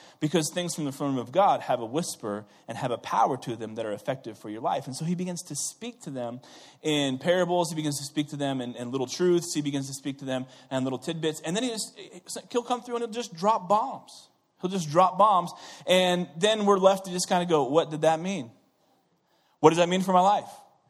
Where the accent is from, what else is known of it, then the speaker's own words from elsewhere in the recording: Missouri, United States; Now, I'm from Missouri, right?